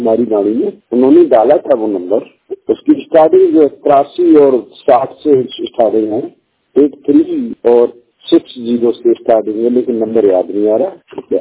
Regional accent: Aligarh, Uttar Pradesh, India; और मैं जिला अलीगढ़ का रहने वाला हूँ।

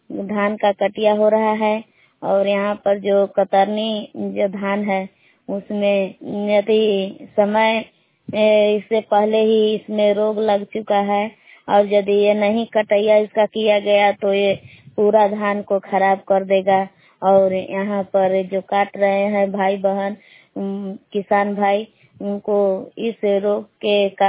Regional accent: Bhabua, Bihar, India; मैं ग्राम बेलान जिला कैमूर बबुआ के निवासी हूँ।

